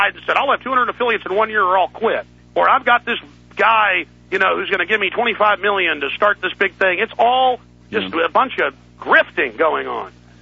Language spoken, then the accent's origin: English; Texas, United States; I'm from Texas.